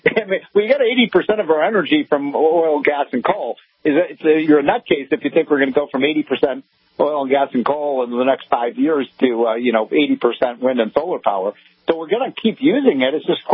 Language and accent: English; Chicago, Illinois, United States; growing up in Chicago